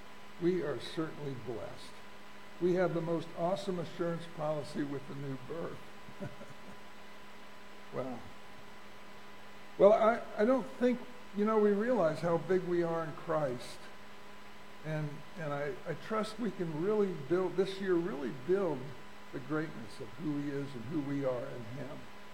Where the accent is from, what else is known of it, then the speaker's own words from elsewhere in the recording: United States; I'm thankful that I'm American.